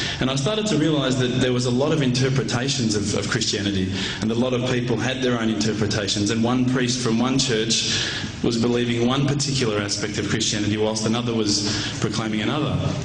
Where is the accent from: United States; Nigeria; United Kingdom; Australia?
Australia; Naturally, as an Aussie